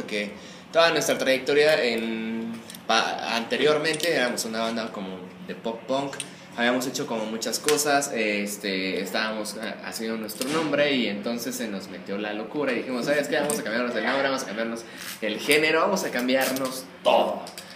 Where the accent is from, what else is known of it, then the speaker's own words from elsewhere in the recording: Mexico; Somos mexicanos orgullosos